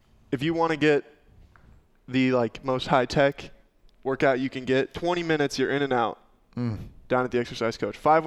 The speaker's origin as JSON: {"language": "English", "town": "Scotts Bluff", "region": "Nebraska", "country": "United States", "tie": "born there", "moved": "yes", "said": "I'm excited because I was born in Scotts Bluff. I haven't been back to Scotts Bluff since we moved."}